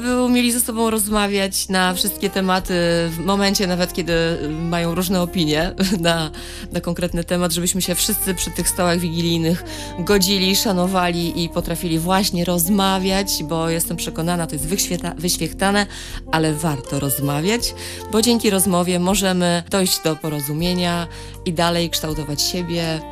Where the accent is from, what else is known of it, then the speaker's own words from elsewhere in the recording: Połczyno, Pomeranian Voivodeship, Poland; najpierw odwiedzamy moją rodzinną wieś Połczyno i mój rodzinny dom.